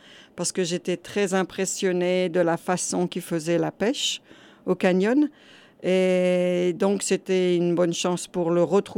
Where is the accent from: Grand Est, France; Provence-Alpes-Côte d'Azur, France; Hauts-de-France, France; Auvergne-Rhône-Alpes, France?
Hauts-de-France, France; born there; Je suis née en France, dans le nord de la France, près de Saint-Omer